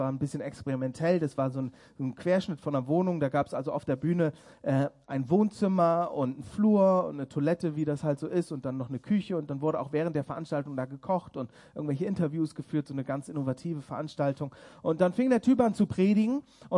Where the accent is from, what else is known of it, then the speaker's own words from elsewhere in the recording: Bremen, Germany; Ich bin selber aufgewachsen in Bremen, also in Norddeutschland, da ganz oben. Bin der Jüngste von 6 Kindern. Und wir sind immer zur Kirche gegangen. Das war eine ganz evangelikale Landeskirche.